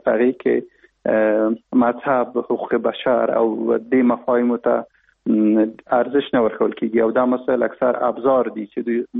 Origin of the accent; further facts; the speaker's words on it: Afghanistan; خو زه د افغانستان د یو طبعی په صفت او چې موږ هغه مبانی یا الف با د سیاست باندې یو اندازه پوهېږو